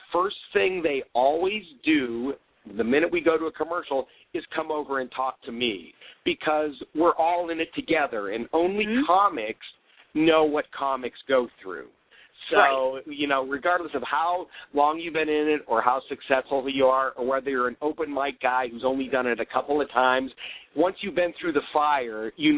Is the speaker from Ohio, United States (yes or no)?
yes; Cleveland, Ohio, United States; I grew up in Ohio. I'm from Cleveland, Ohio, and I was a theater major in college.